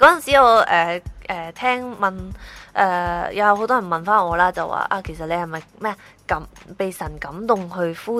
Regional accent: Shunde, Guangdong, China; 我系顺德人，好顺德人嘅顺德。

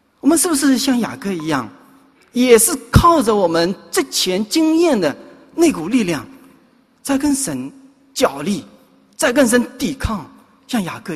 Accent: Hangzhou, Zhejiang, China; 我家乡是在杭州，我的祖籍是在浙江的绍兴诸暨。

